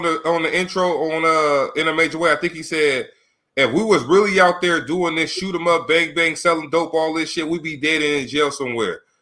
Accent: Sacramento, California, United States; I grew up in Sacramento, so we talk like y'all on them

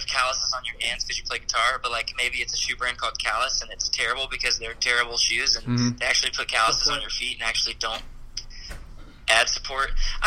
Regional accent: Nashville, Tennessee, United States; now in South Dakota, United States; I grew up in Nashville, and we put ranch on things, you know, like mashed potatoes and pizza.

